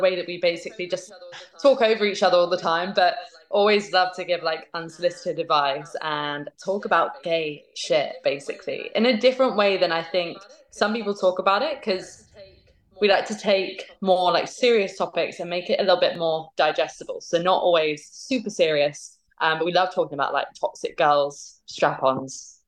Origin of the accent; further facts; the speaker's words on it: Windsor, South East England, United Kingdom; So I grew up in Windsor. I don't know if you know it, but it's outside of London.